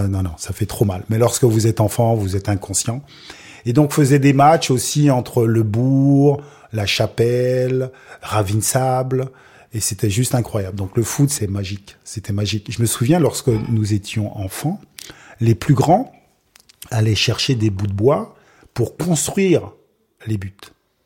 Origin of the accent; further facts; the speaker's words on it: Anse-Bertrand, Guadeloupe; Disons que je n'avais pas tellement le choix, parce que j'ai grandi à Anse-Bertrand.